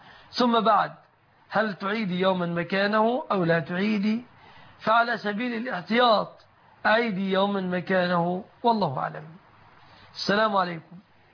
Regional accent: Egypt; لأن المحل عندنا في مصر يعني دكان

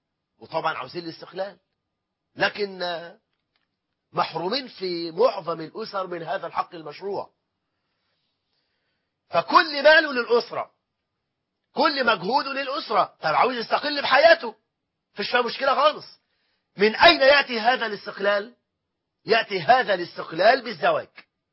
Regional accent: Egypt

